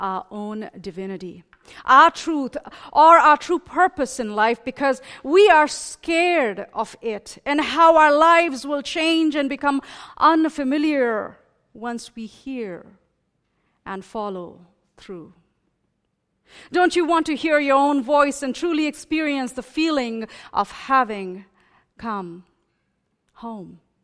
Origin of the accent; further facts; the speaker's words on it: India; It may surprise you that though I was born and raised in India, I did not particularly grow up with strong ties to any given region, language, or religion.